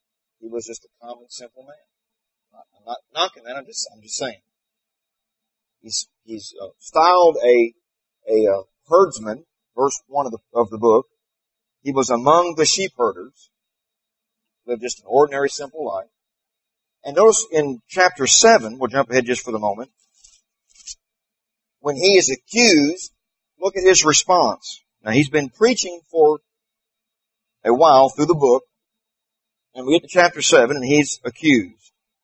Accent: Kentucky, United States; I said, I went to UK. I'm from Kentucky.

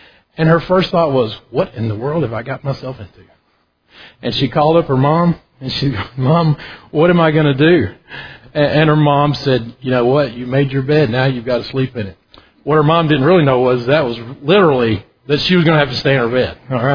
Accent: Tennessee, United States; I was brought up in Middle Tennessee. We moved to East Tennessee.

